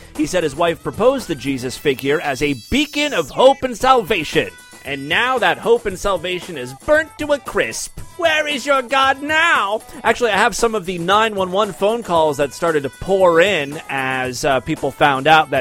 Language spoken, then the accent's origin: English; Ohio, United States; It comes from my home state of Ohio.